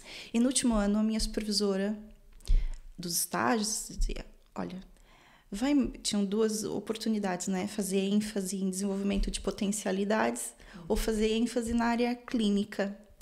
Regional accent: São Bernardo do Campo, São Paulo, Brazil; born there; moved away; Eu nasci em São Paulo, né? Em São Bernardo do Campo, no ABC Paulista.

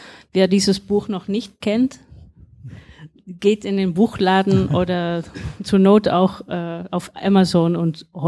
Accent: Eindhoven, North Brabant, Netherlands; Ich war damals 10 Jahre alt. Ich habe den Mauerfall vor dem Fernseher mitbekommen in Holland. Aber wir hatten, also in Eindhoven, wo ich aufgewachsen bin, gab es auch deutsches Fernsehen.

